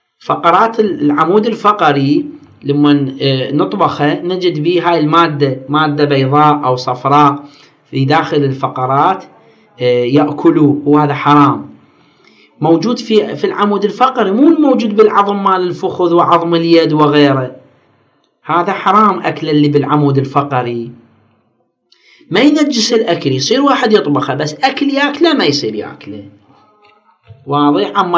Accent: Iraq; الضروق يسموه عندنا بالعراق

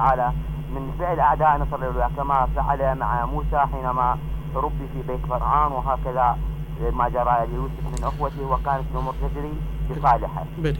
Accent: Kut, Wasit, Iraq; نعم أنا من الكوت

